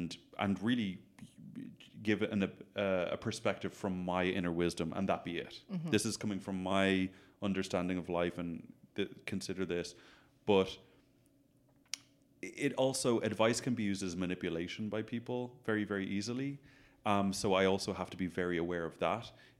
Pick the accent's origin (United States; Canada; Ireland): Ireland; I grew up in Ireland I dealt with what I had to deal with. I think now it's more so, how do I come back to Ireland now and talk about these things?